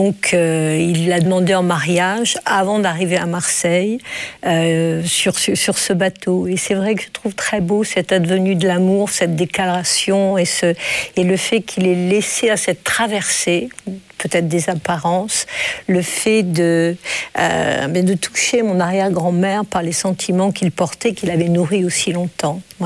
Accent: Rabat, Rabat-Salé-Kénitra, Morocco; born there; plutôt l'Atlantique, puisque le Maroc, je suis née à Rabat

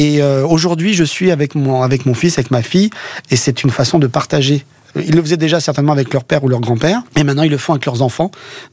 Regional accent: France; c'est pas les mêmes enjeux économiques que chez nous en France.

